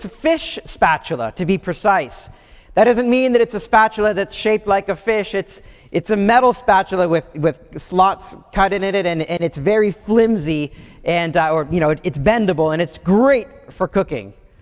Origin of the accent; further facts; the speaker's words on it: Ottawa, Ontario, Canada; I grew up in Ottawa. I have a couple brothers.